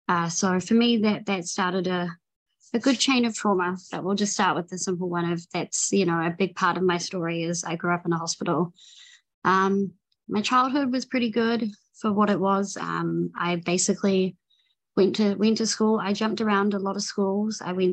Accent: New Zealand; I'm not American or Australian. I'm from New Zealand. So I grew up in New Zealand. I grew up in the hood, I guess is probably the way that we used to say it, was I grew up in the sort of rough side of town, the West.

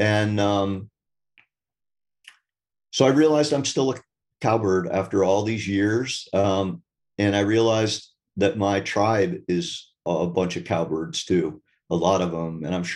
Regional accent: Vermont, United States; And I'm from Vermont, so it's pretty wild area. We have a lot of cowbirds.

